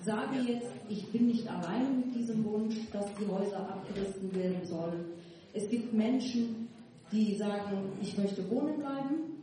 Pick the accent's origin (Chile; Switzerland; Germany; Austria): Germany; Kuckum, North Rhine-Westphalia; ich komme aus Kuckum, ich bin Umsiedlerin. Ich wohne derzeit noch in Kuckum, werde aber in den nächsten Monaten nach Neu-Kuckum umsiedeln.